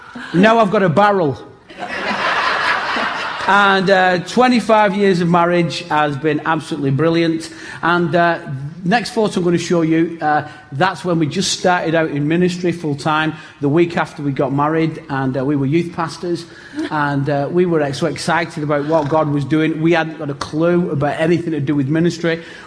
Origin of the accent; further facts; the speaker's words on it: England, United Kingdom; I'm an Englishman abroad, right?